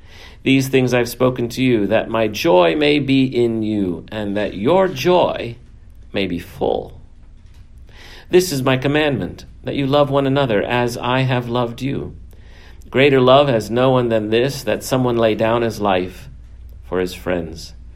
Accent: Iowa City, Iowa, United States; Donna and I will be heading out to my hometown in Iowa City, Iowa, for my high school reunion.

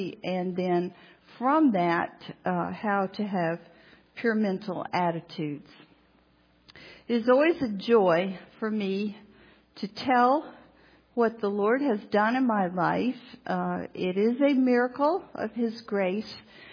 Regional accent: Atlanta, Georgia, United States; born there; I was born in Atlanta, and I am an only child.

